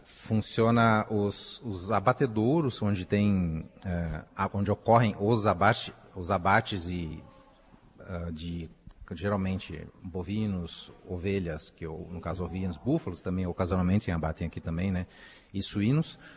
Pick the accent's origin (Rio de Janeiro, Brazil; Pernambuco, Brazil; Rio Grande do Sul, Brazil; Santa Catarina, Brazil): Rio Grande do Sul, Brazil; Porto Alegre; also born or lived in Pelotas; now in Marau, Brazil; Eu vim de Porto Alegre, mas eu morei em Porto Alegre, mas já morei em vários outros locais também. Eu morei no Nordeste, morei no Mato Grosso do Sul e boa parte da minha vida em Pelotas